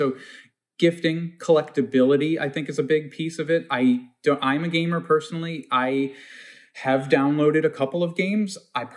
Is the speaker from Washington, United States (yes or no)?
no; Long Island, New York, United States; I'm a small fry. I'm a kid from Long Island who's gotten wound up in some crazy story here